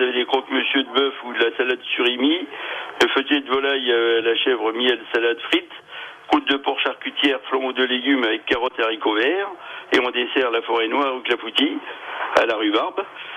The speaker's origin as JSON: {"language": "French", "town": "Cormontreuil", "region": "Grand Est", "country": "France", "tie": "born or raised there", "said": "moi je suis né à Cormontreuil"}